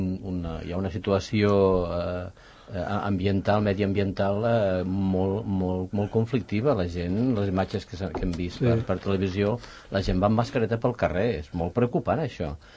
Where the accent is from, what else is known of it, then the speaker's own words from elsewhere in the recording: Pons, Catalonia, Spain; jo vinc de terres molt fredes. Bé, a Lleida, a Pons, soc de Pons